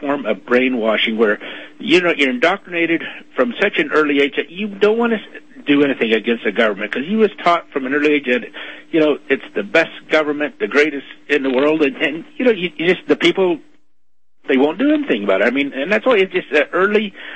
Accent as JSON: {"language": "English", "country": "Canada", "tie": "born or raised there", "also_born_or_lived": "United States", "said": "I was born in the States, but when I was very young, we come to Canada. But I remember going to a country school"}